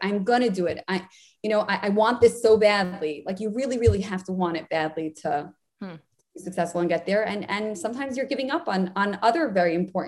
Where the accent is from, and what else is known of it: Muncie, Indiana, United States; born or raised there